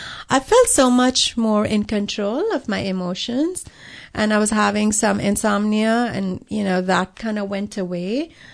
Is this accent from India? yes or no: yes; South India, India; I come from South India. You know, coffee runs in our blood.